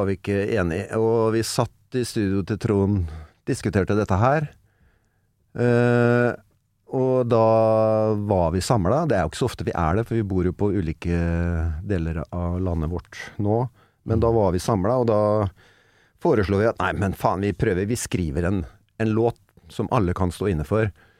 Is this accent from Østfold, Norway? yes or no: yes; Sarpsborg, Østfold, Norway; jeg er født og oppvokst i Sarpsborg by.